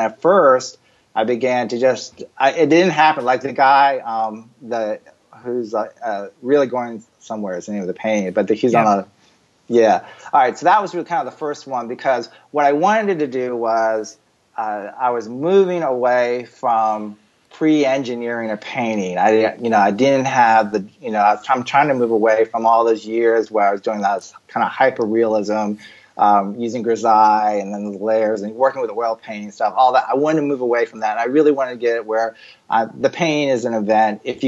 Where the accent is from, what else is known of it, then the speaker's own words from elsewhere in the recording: the South, United States; and I'm from the South, so I'm gonna slaughter names